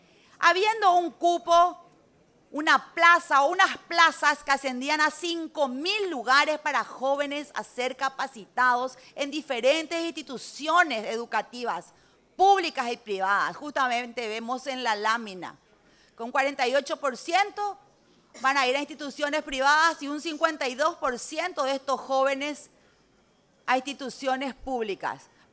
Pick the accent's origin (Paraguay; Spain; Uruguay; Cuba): Paraguay; feliz como mamá, feliz como paraguaya